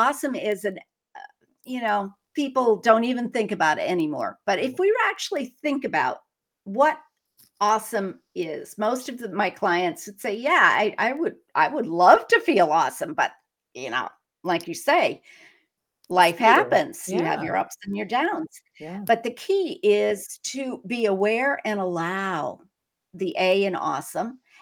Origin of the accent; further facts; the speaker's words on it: Whitefield, Maine, United States; I'm from Whitefield, Maine. Who's ever heard of Whitefield, Maine? Is a little less than 2,000 people.